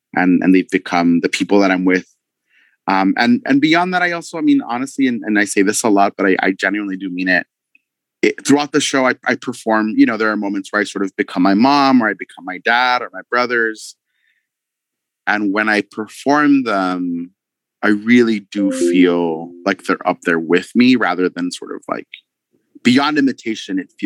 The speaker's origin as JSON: {"language": "English", "town": "El Paso", "region": "Texas", "country": "United States", "tie": "born or raised there", "said": "growing up in El Paso and being, you know, like a kid who was, I think, unmistakably feminine."}